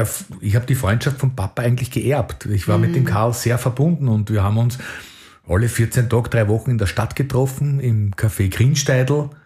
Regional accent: Hernals, Vienna, Austria; born there; Ich bin in Herrn Hals geboren, im göttlichen Heiland.

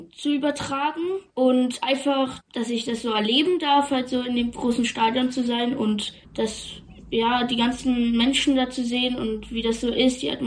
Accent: Germany; wir leben ja in Deutschland, einfach in meiner Heimat

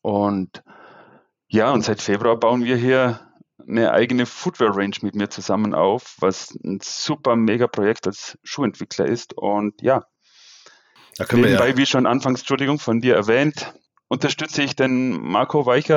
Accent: Austria; Ich komme sozusagen aus den Bergen von Österreich und ich fühle mich da wohl.

